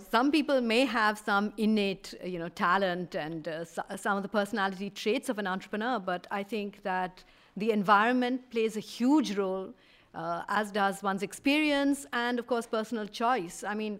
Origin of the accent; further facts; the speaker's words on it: India; when I grew up in India, we had no courses in entrepreneurship.